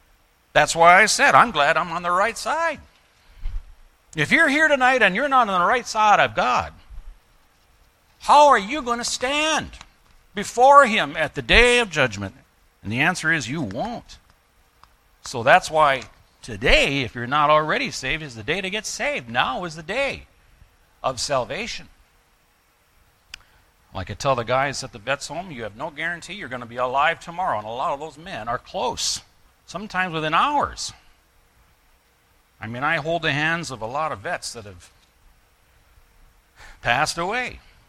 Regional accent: Minnesota, United States; As I mentioned, I'm from the Iron Range. I don't know how many times I died up there, could have died.

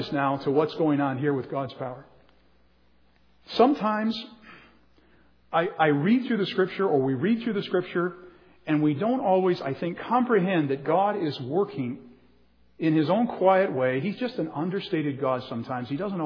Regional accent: United States; that's an American plane and I'm an American. Those are my planes.

